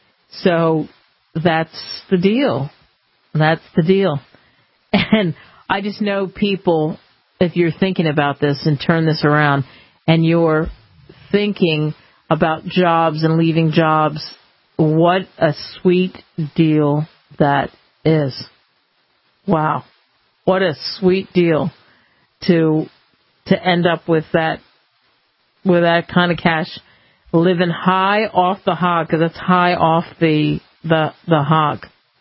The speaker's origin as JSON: {"language": "English", "region": "New Jersey", "country": "United States", "said": "I'm from New Jersey. He's from New Jersey."}